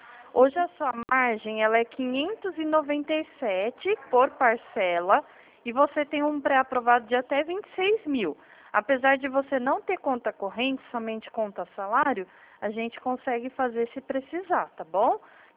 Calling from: Atibaia, São Paulo, Brazil; Eu falo de Atibaia, interior de São Paulo, mas eu atendo o Brasil inteiro.

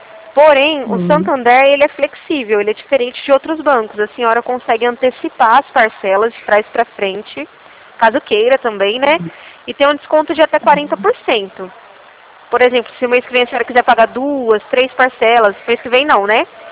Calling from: Presidente Prudente, São Paulo, Brazil; Eu falo de Presidente Prudente

